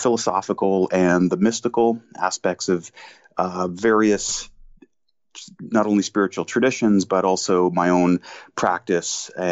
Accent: Canada; Well, I'm a Canadian author.

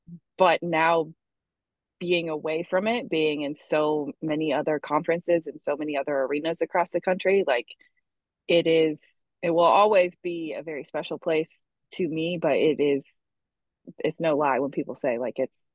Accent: Kansas City, United States; So I'm originally from Kansas City. I grew up there.

